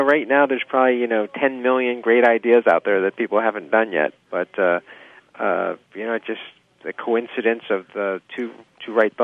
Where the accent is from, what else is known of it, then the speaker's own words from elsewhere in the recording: Virginia, United States; No, I grew up in Virginia and I knocked around over the years, through restaurants, in kitchen or waiting tables or bartending.